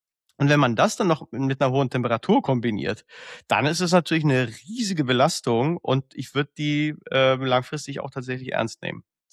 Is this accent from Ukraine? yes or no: no; Czechia; Also zum Beispiel Tschechien, wo ich herkomme, da gibt es keine Veranstaltung nach April.